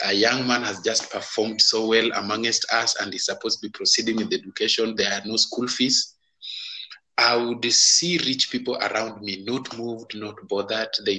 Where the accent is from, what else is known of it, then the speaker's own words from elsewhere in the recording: Kenya; I'm a Kenyan, 28 years old, single.